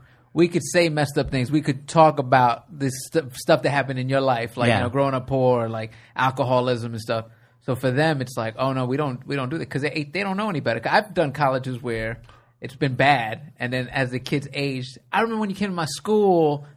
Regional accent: New York, United States; Yeah, I moved out here, so I'm originally from New York. But like he's saying, like I grew up in the suburbs. Yeah. So I'm Latino light.

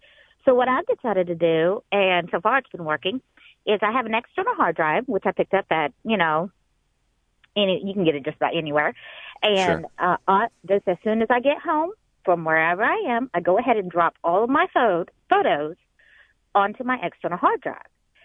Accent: Texas, United States; And actually, I'm from Texas. I'm currently in Ohio right now, and that's where I'm calling from.

